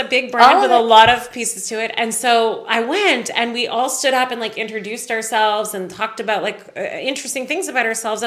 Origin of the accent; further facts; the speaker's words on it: Canada; You know, taxes are high. I'm Canadian.